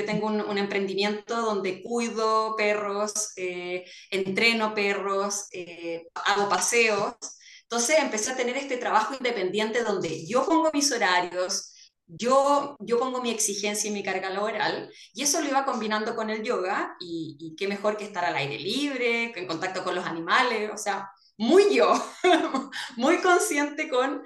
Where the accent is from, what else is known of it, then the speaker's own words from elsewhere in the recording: Chile; las tres somos chilenas, dos vivíamos acá en Chile y una vive en Nueva Zelanda.